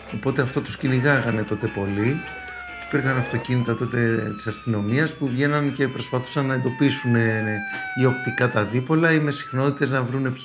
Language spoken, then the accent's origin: Greek; Nikaia, Attica, Greece; born there; Γεννήθηκα στην Νίκαια, στην Κοκκινιά, στην πλατεία Χαλκιδόνας βασικά. Σε ένα σπίτι παλιό με αυλή, κοτέτσι, πηγάδι, σικιά. Σε ένα γενικά φτωχό σπίτι, το οποίο το είχαν παραχωρήσει οι παππούδες μου στους γονείς μου.